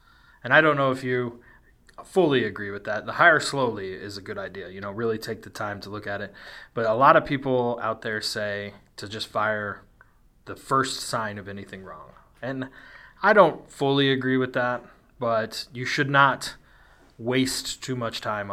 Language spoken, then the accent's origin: English; Kansas, United States; I grew up working in Western Kansas, you know, in the oil field.